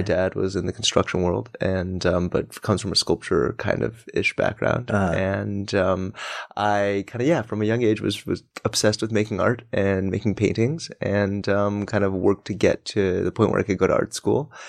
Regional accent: Denver, Colorado, United States; Yeah, I'm from Colorado. From Denver. And I lived there for most of my kind of childhood life.

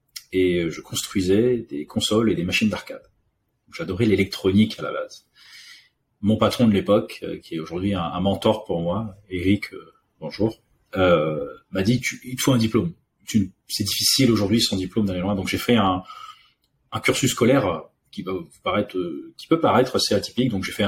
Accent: Réunion; also born or lived in France; Je suis né en France, mais j'ai grandi à l'île de la Réunion. Mon père est indien et ma mère est perse.

